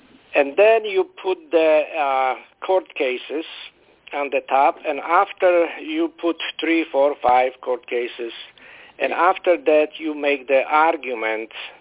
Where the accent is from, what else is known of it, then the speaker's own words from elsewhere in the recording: Florida, United States; English is a second language; I'm from Florida.